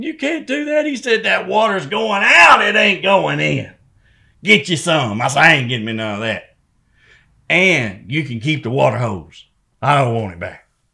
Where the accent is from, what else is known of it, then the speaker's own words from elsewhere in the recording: Texas, United States; septic tanks have been a big part of my life living in the country. We're from East Texas, out in the country.